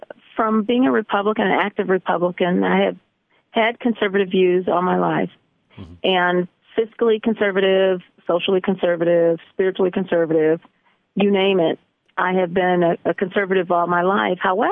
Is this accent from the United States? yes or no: yes; Lansing, Michigan, United States; Absolutely. Born and raised in Lansing.